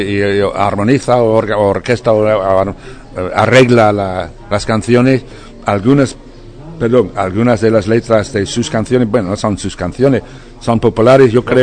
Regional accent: Dublin, Leinster, Ireland; Spanish is a second language; yo soy de Dublín, tuve la suerte de empezar a aprender el idioma con 20 años en un colegio de Dublín. Yo ya sabía francés

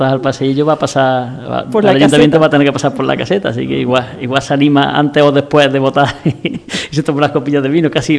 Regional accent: Andalusia, Spain; creo que somos los andaluces, especialmente, somos especialmente generosos

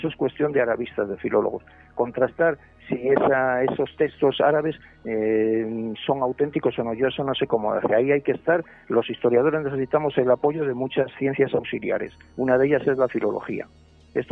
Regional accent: León, Castile and León, Spain; sea leonés, soy leonés a mucha honra.

